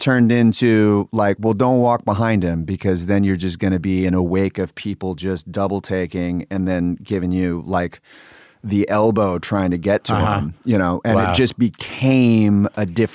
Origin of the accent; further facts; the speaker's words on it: Sacramento, California, United States; You know, like I said, I grew up in Sacramento, so I'd come down in and out.